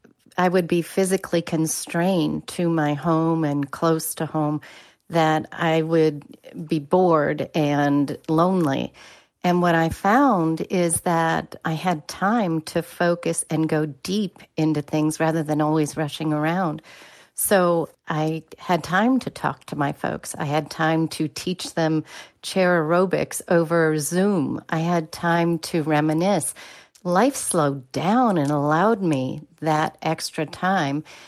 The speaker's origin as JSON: {"language": "English", "town": "Charlotte", "region": "North Carolina", "country": "United States", "said": "I'm from Charlotte, North Carolina."}